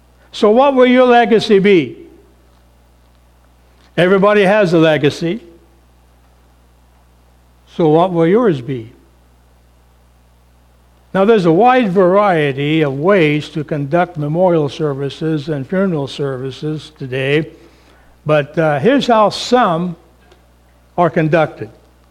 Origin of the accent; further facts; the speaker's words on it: Toppenish, Washington, United States; His name was Bud, and we grew up together in Toppenish years ago